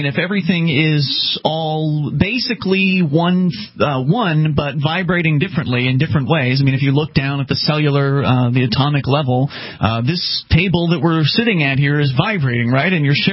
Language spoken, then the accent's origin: English; Florida, United States; I was raised Presbyterian down in Florida and kind of got away from that as an atheist when I was a teenager